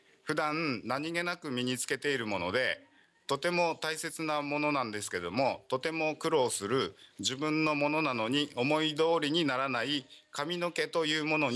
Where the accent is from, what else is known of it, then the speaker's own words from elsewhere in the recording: Mikuni, Fukui, Japan; 僕は、三国サンセットビーチの近くの越前鉄道の終点三国港駅のすぐ近くで生まれ、潮風と波の音の中で育った生っ粋の浜っ子で、小学校の頃は毎日海で遊んで育ちました。